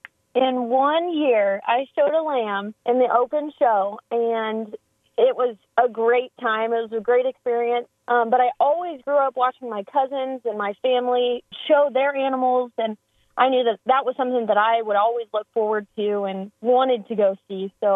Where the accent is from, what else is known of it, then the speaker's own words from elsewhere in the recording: United States; growing up in Vermilion County